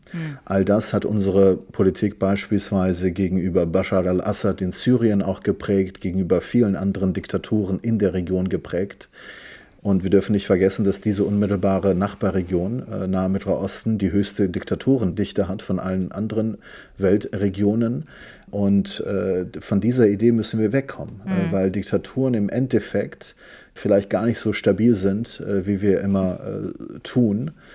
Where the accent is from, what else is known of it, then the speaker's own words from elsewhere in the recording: Ahvaz, Khuzestan, Iran; also born or lived in Tabriz; ich selbst bin gebürtig aus Tabriz, aus der iranischen Provinz Aserbaidschan, also so eine Art Azeri-Türksprachig, wenn man so möchte, obwohl die Aseris das nicht gerne hören, und auf der anderen Seite, genau, und bin aber in Ahvaz aufgewachsen